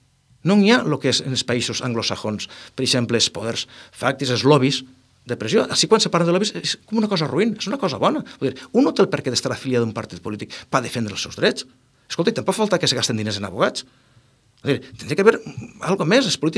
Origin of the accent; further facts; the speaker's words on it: Vila-real, Valencian Community, Spain; jo sóc fill de Villarreal